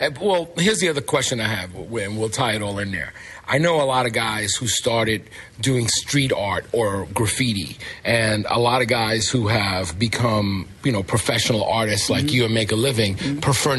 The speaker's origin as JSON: {"language": "English", "region": "New York", "country": "United States", "tie": "born or raised there", "said": "Because coming from and growing up in New York, you know, I'm always looking at things from a sociological and racial perspective."}